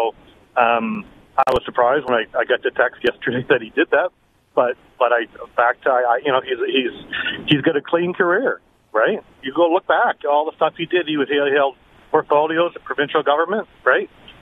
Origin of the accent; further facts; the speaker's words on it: Nova Scotia, Canada; I'm from Nova Scotia. I work out here. Long story.